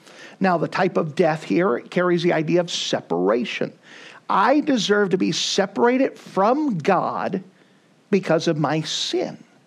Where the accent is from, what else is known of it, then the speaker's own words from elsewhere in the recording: Altus, Oklahoma, United States; born there; I was born on February the 9th, 1978, in Altus, Oklahoma, in the middle of the worst blizzard recorded in Texas and Oklahoma history.